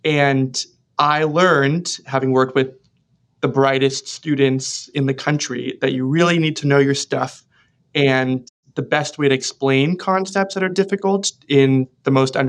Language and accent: English; California, United States; So the Bay Area, one of my favorite things about it is that it's one of the most diverse places in the world.